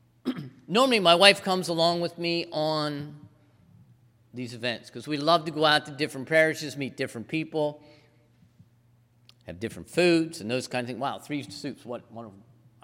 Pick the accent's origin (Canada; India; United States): United States; East Coast; I grew up on the East Coast, on the Chesapeake Bay, on the Atlantic Ocean. So that brings me back to my memories of childhood